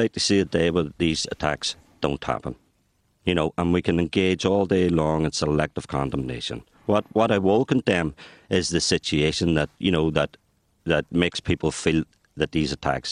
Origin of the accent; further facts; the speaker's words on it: Northern Ireland, United Kingdom; I grew up here in the six counties. You know, I have to drive on the same side as the road. I have to pay tax.